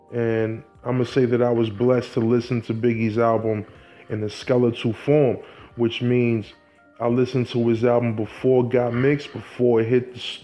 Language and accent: English; Brooklyn, New York, United States; Brooklyn, New York, which is my hometown. I was born and raised in Fort Greene Projects, Kings County Hospital